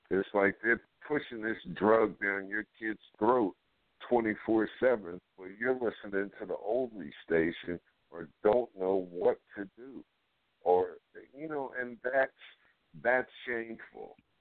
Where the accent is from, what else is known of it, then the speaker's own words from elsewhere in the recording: Queens, New York, United States; Look, we talked about growing up in Queens. I played high school basketball, and I thought I had some game.